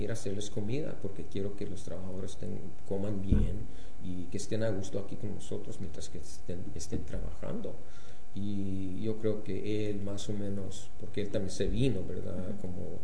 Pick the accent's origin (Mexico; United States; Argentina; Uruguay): United States; Phoenix, Arizona; yo nací aquí en Phoenix, Arizona en 1952 y nací más o menos en un hospital local, sino que nos criamos aquí en este área de la ciudad que nombran West Phoenix. Y entonces, en ese tiempo, nos criamos en uno de los campos donde los migrantes vivían